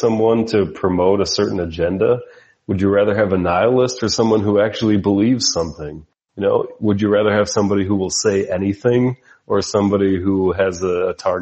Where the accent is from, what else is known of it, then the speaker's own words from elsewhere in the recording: United States; What happened, as an American, what happened is this thing, 9/11 happened